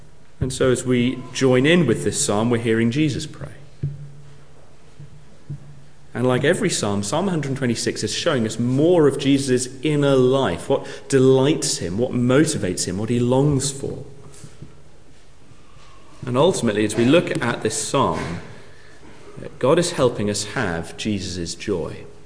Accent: United Kingdom; It is a happiness that is completely alien for me because I am British.

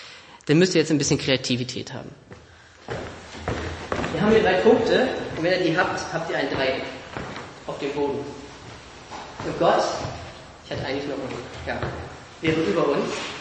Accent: Germany; Für uns als Deutsche, wir kennen das.

